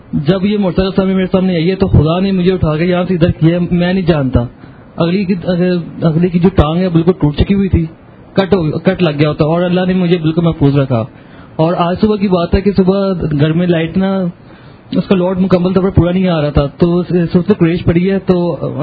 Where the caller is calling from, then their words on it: Lahore, Punjab, Pakistan; میرا تعلق لاہور سے ہے اور رہائش میری ایک بار گاؤں میں ہے.